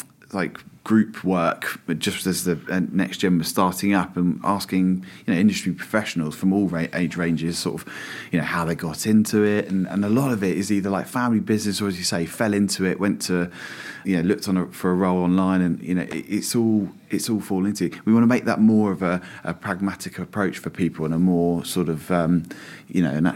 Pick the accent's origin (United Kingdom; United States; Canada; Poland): United Kingdom; South East England; So I'm from Berkshire, born and bred around here, went to school and first jobs and things always from around this area.